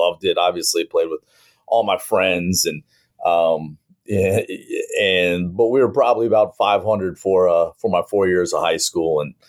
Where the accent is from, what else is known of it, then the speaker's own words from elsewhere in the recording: Lexington, Kentucky, United States; And where I lived in Lexington, Kentucky, we'd stay up late, watch the Kentucky games. But just growing up in Kentucky, you know, just basketball very early was the first sport that I really started playing